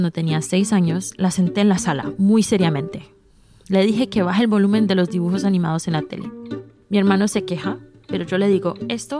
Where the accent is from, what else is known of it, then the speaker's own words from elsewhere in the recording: Queens, New York, United States; also born or lived in France; Soy de Queens, así que mi pasaporte es americano, pero sigo siendo extranjera aquí porque soy latina. Mis padres son colombianos, así que mi sangre es colombiana. Mi pasaporte, no. Me mudé a Francia cuando tenía más o menos 20 años.